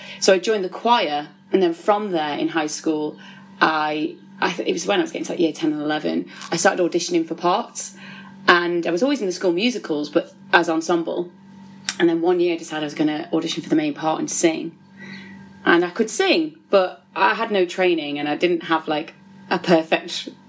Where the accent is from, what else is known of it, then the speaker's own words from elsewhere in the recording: England, United Kingdom; I've just assumed that because I grew up in England for the most part of my life that I was English, but actually even my dad's got Scottish in his family, so I'm probably the least amount of English there.